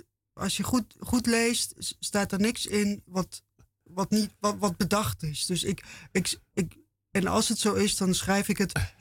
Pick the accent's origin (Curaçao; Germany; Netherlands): Germany; Erfurt, Thuringia; now in Leipzig, Germany; Nou, ik ben in Erfurt opgegroeid. Dat is ook een mooie middeleeuwse stad ten zuiden van Leipzig.